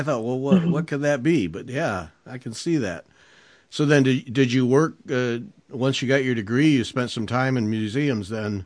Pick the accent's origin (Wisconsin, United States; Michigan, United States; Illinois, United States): Michigan, United States; now in St. Louis, United States; So I grew up in Michigan. You grew up just a few miles from where I live now in St. Louis.